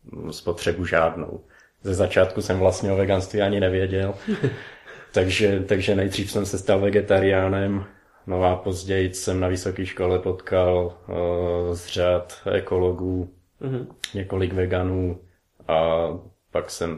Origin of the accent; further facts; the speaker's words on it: Slovakia; now in Prague, Czechia; Pocházím ze Slovenska. 9 let žiju v Praze, pracuju a živím se jako programátor. Vegan jsem 13 let, téměř.